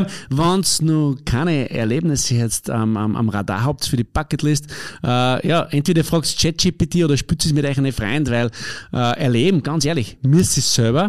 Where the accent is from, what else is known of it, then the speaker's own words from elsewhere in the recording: Upper Austria, Austria; wie es bei uns im Mühlviertel üblich ist